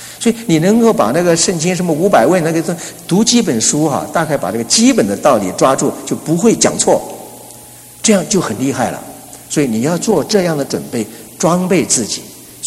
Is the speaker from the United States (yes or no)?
yes; United States; 有钱的人比我们美国人都还有钱